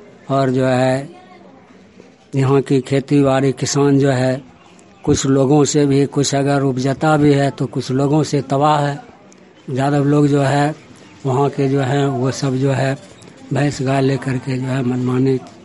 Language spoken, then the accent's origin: Hindi; Tikarampur, India; ग्राम टीकारामपुर के निवासी हूं